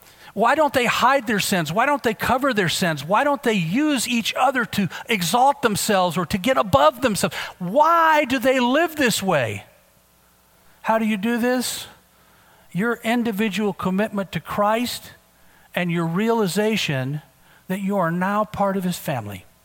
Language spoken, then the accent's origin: English; United States; Father, I'm an American. I've got independence baked into my heart. I grew up wanting to be free, totally free.